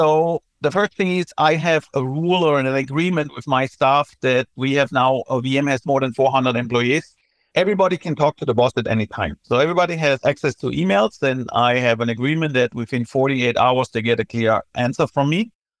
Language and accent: English; Germany; now in Asia; I'm originally from Germany, moved to Asia in 1997